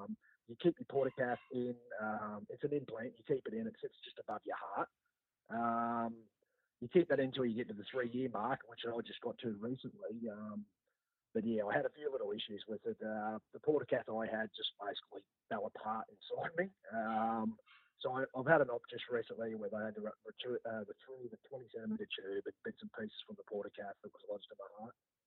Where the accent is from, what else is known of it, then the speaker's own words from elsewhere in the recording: Bendigo, Victoria, Australia; I played at the Bendigo Rugby League Club. That's pretty much where my name is. I grew up in Bendigo, even though I haven't lived there for over 20 years.